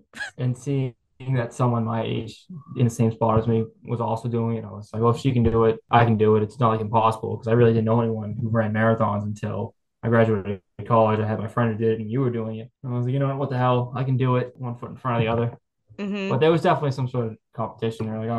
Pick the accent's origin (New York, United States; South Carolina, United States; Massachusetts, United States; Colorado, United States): Massachusetts, United States; Braintree; I'm from Braintree, Massachusetts, south of Boston. Went to school at UMass Amherst